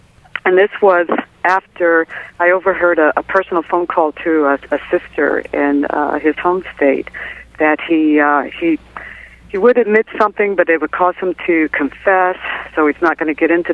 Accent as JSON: {"language": "English", "country": "United States", "said": "I'm an American."}